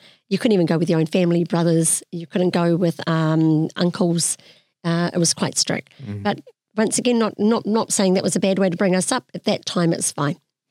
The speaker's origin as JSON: {"language": "English", "country": "India", "said": "I suppose being an Indian female, being brought up in a family, like I'm talking big families, we're not talking about small families."}